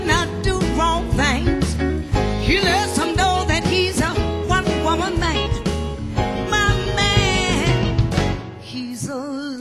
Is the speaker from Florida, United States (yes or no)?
no; Detroit, Michigan, United States; Now, you know, I'm from Detroit. So all of my schoolmates and friends actually were on American Bandstand.